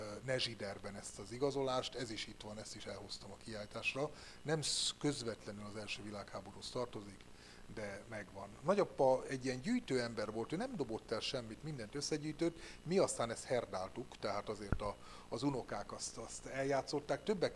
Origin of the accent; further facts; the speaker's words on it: Gödöllő, Pest, Hungary; moved away as an adult; now in Péteri, Hungary; jelenleg Péteriben élek, de az életem nagy részét itt éltem le Gödöllőn, itt születtem, és 55 éves koromban költöztem el innen.